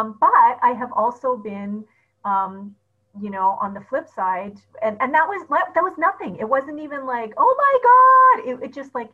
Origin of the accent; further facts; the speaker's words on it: Edmonton, Alberta, Canada; Was when I was living in Edmonton. And when I grew up in Edmonton, in Alberta, in Canada